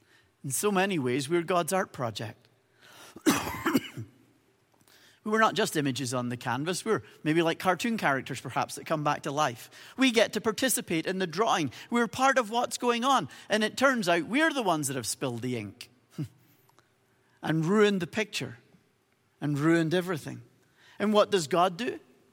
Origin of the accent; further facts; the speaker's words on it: Carrickfergus, Northern Ireland, United Kingdom; the little town where I grew up in Northern Ireland, a little place called Carrickfergus.